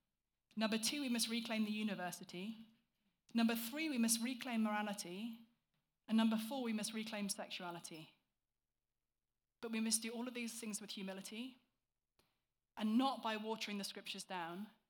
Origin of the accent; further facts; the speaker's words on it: England, United Kingdom; because I'm English, we have this sort of congenital problem